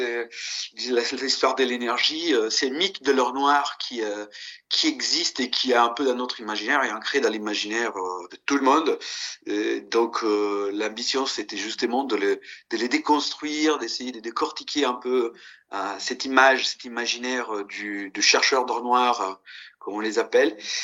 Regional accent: Veneto, Italy; French is a second language; mon bac que j'ai passé à Venise parce que je suis italien d'origine et je suis grandi dans la terre ferme vénitienne.

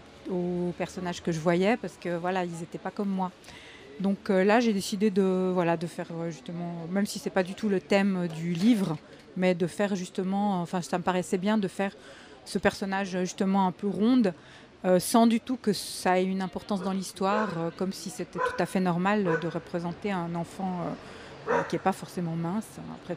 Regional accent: Geneva, Switzerland; Je viens de Genève, en Suisse. J'ai fait mes études là-bas.

